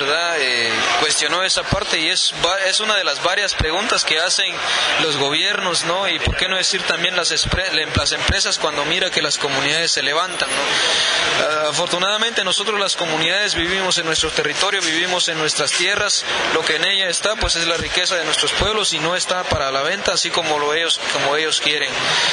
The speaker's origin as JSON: {"language": "Spanish", "region": "Quiché", "country": "Guatemala", "said": "A partir del momento en que en él se instaló en nuestros municipios, en nuestro municipio ubicado en la región Ixil"}